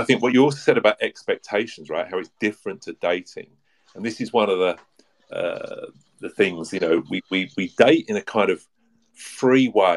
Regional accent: United Kingdom; I'm British

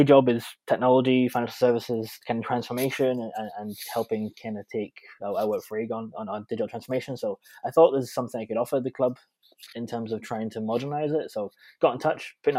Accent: Berwick, North East England, United Kingdom; I'm from Berwick originally. I moved away for a bit for university and work, and then we moved back to Berwick 4 years ago now.

